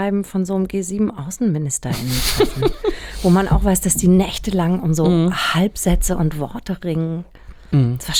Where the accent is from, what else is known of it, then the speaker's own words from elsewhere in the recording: Bavaria, Germany; Und ich bin in Bayern zur Schule gegangen. Also ich wurde eingeschult 1978 und habe 92 Abitur gemacht.